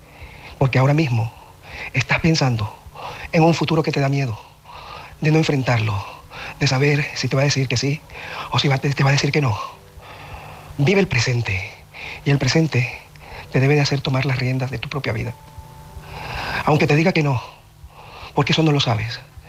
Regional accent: Barcelona, Catalonia, Spain; de Barcelona.

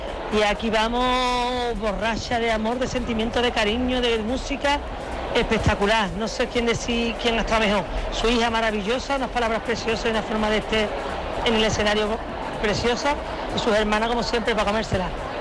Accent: Seville, Andalusia, Spain; de Sevilla, pero esta noche estoy en Madrid.

